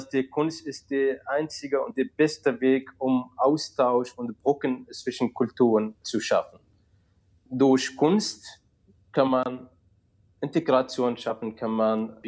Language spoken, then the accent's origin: German; Syria; das ist auch Bedarf für uns auch als Syrer